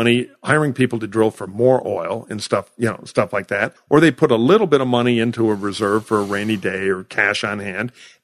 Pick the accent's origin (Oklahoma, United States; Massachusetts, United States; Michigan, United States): Michigan, United States; Detroit; And I'm from Detroit, Michigan, and I care about industrial jobs.